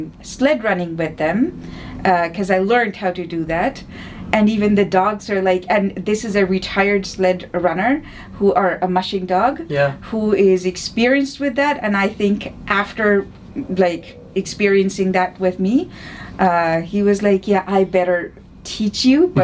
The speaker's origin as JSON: {"language": "English", "town": "Kolkata", "region": "West Bengal", "country": "India", "said": "I come from Calcutta, a city in India, where Mother Teresa, if you've heard about her, that's where she used to live."}